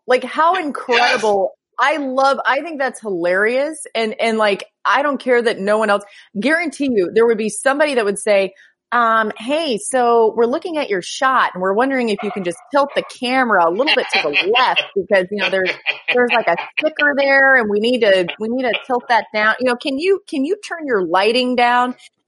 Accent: Atlanta, Georgia, United States; born there; also born or lived in Celebration, United States; Okay, so I was born in Atlanta, but I did live in Celebration, Florida for a while

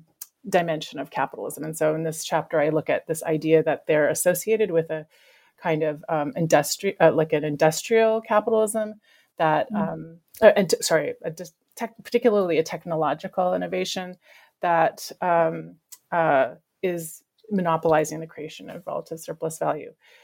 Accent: British Columbia, Canada; where I grew up in Vancouver Island

